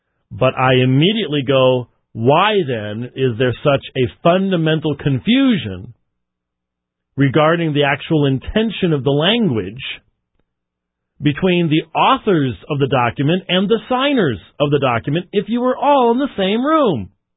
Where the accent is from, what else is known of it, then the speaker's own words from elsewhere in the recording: Robbinsdale, Minnesota, United States; born there; I was born in Robbinsdale, so you can't really pick on me too much.